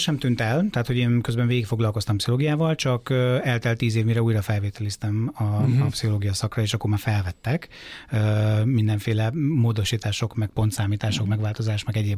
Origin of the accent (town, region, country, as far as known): Zamárdi, Somogy, Hungary; born or raised there